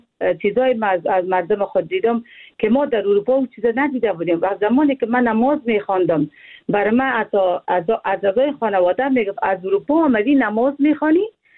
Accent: Afghanistan; من یک افغان هستم

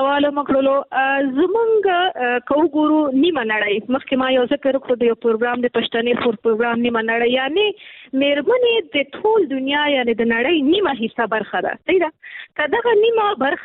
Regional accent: Nangarhar, Afghanistan; چونکه زه د ننګرهار یم

